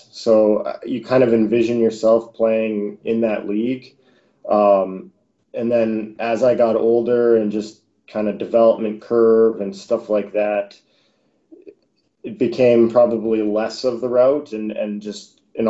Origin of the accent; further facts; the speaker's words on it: Sarnia, Ontario, Canada; So I grew up in Sarnia, Ontario. We had you know, a solid hockey programs there.